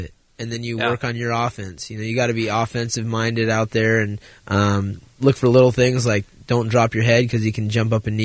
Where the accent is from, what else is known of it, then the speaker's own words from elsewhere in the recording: Sacramento, California, United States; also born or lived in Santa Barbara; I grew up in the area, you know, born in Santa Barbara, raised in Sacramento, and I've got a lot of friends and family, and I'm pretty involved out there.